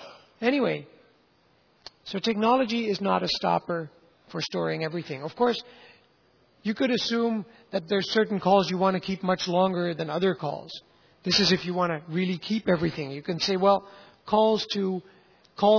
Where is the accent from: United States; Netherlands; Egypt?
Netherlands; I come from the Netherlands, by the way, and we rank very high on intercepting phone calls.